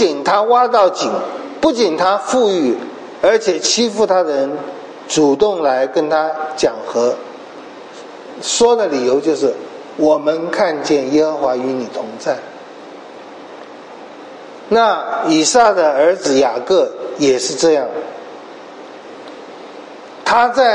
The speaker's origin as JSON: {"language": "Chinese", "country": "Taiwan", "said": "这是我们台湾人最喜欢讲的话"}